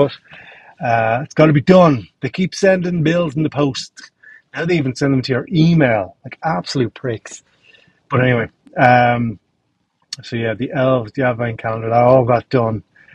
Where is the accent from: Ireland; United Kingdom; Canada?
Ireland; But that was grand because we're Irish.